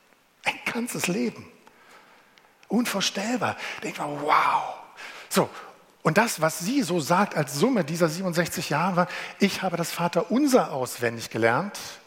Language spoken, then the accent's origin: German; Berlin, Germany; Also ich komme zwar aus Berlin, war, aber ich kann nicht so toll Berlinern wie der Hertha-Fan.